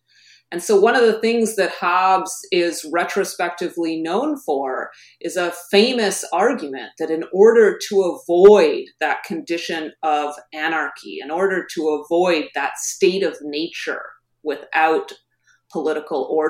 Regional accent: Canada; as a Canadian, I was struck by the prevalence of apocalyptic rhetoric in American politics.

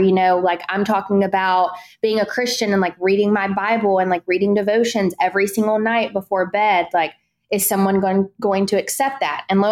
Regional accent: Columbia, South Carolina, United States; so I am from Columbia, South Carolina.

